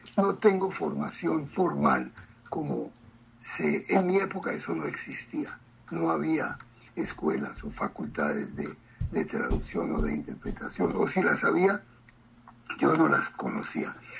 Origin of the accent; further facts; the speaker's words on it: Cali, Valle del Cauca, Colombia; also born or lived in Bogotá; Yo soy nacido en Bogotá, pero criado en Cali. Cali, que llamamos la sucursal del cielo.